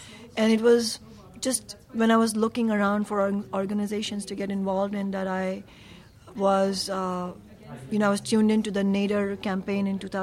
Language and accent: English; Mumbai, Maharashtra, India; I grew up in Mumbai, India